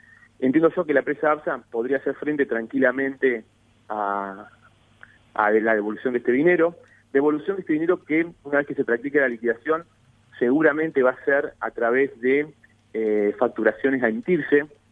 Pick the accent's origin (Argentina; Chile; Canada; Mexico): Argentina; elegido como representante argentino